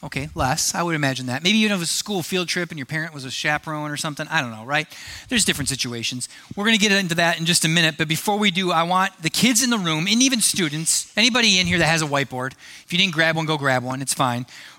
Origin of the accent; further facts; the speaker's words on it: Wisconsin, United States; Wisconsin. Hey, I'm from Wisconsin.